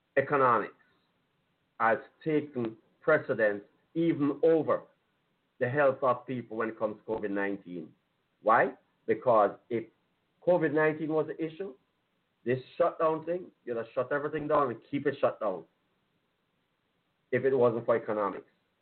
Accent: Jamaica; I'm Jamaican

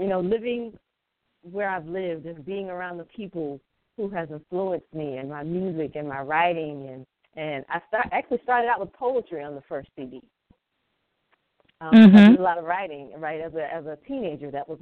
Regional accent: South Carolina, United States; also born or lived in Atlanta / D.C. / Philly; Well, I am born and raised in South Carolina. I left for a little while, moved to Atlanta. I lived in D.C. I lived in Philly. But I'm actually back home, South Carolina, and I'm living by the water.

